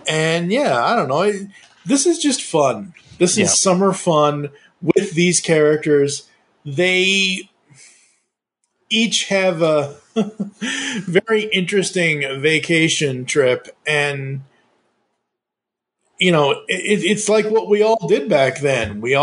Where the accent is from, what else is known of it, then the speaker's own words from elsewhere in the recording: Massachusetts, United States; moved away; because we're from Massachusetts originally, and we lived up there for X number of years in my young life and whatever.